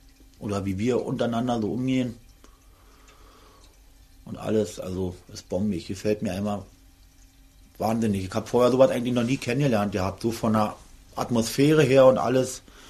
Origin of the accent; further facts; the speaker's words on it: Brandenburg, Germany; weil ich auch auf dem Land groß geworden bin bei Potsdam und so